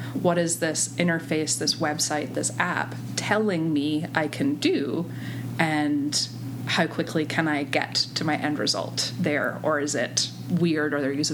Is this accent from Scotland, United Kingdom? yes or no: yes; Scotland, United Kingdom; now in United States; when I first came to the States, because I'm originally from Scotland, it was to go to art school.